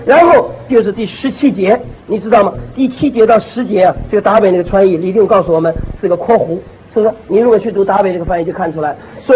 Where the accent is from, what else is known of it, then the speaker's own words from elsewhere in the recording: China; 我们中国人有一句话